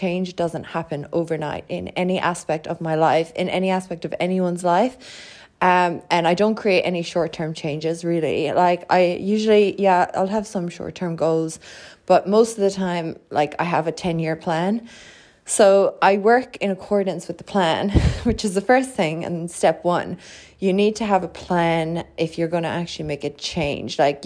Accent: Ireland; moved away as an adult; now in Australia; I made my first big change when I was 18. I moved from Ireland to Australia.

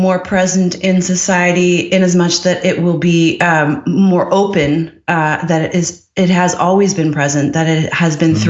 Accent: Newfoundland and Labrador, Canada; also born or lived in Montreal / Ireland / United Kingdom / Seattle; I grew up in Newfoundland when I was 13 or 14, I think was the first time that, you know, someone handed me a joint at a party.

